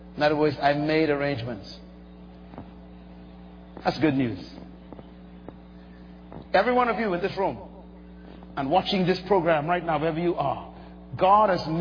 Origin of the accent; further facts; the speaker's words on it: Bahamas; born there; when I was born in the Bahamas, the first thing they did was they took my foot, put it in some ink.